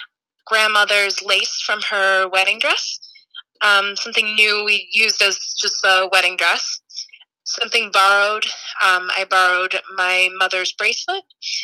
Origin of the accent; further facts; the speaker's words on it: Albany, New York, United States; I'm from Albany, New York.